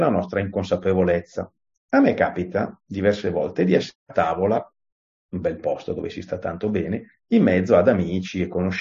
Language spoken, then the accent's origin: Italian; Milan, Lombardy, Italy; da buon milanese con ascendenti calvinisti